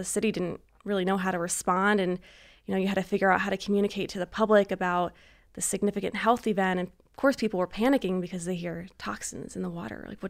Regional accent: Toledo, Ohio, United States; So I'm from Toledo, Ohio.

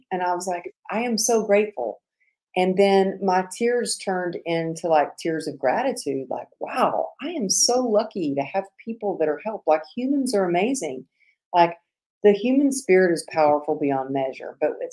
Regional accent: Texas, United States; Maybe it was growing up in Texas and having my grandfather as a role model

